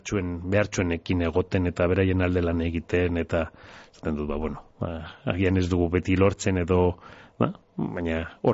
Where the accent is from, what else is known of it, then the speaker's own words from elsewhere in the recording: Bilbao, Basque Country, Spain; Bai, bueno, Bilbon jaio, Deustun ez nintzen jaio, hemen ondoan.